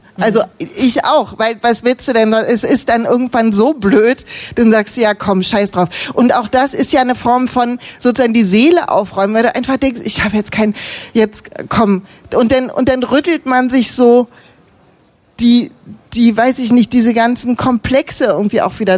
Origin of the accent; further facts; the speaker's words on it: East Germany, Germany; Ich bin eine Frau, ich komme aus dem Osten, ich habe eine Behinderung